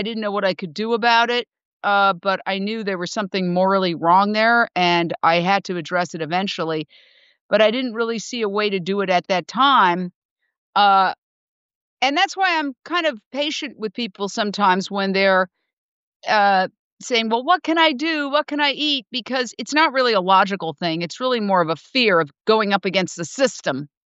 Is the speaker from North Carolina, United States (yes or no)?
no; New York, United States; Then I came back to my hometown, New York. I was raised in Midtown Manhattan, ended up working at WCBS TV.